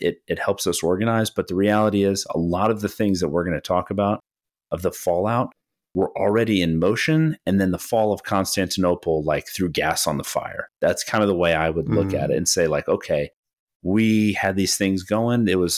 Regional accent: United States; because most of our listeners are American and we are American

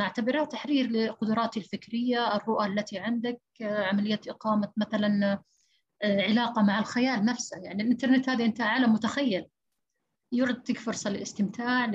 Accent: Saudi Arabia; فإحنا عندنا في السعودية كانت ثورة لنا في تويتر بالذات

